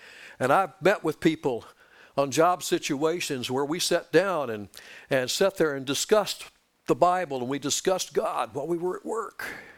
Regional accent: California, United States; now in Tennessee, United States; and I came from Southern California, and you just couldn't do that at work.

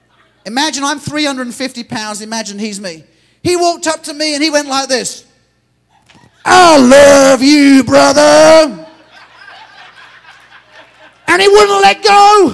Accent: England, United Kingdom; Because I'm English and we don't have guns.

